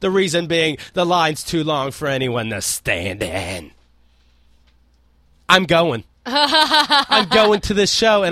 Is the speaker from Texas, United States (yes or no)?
no; Pennsylvania, United States; now in New York, United States; Yes, we do the show from New York. I'm from Pennsylvania.